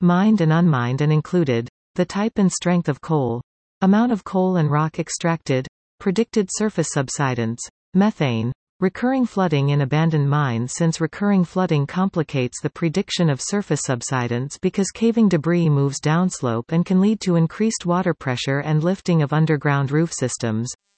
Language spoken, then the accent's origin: English; Canmore, Alberta, Canada; born there; I was born in Canmore.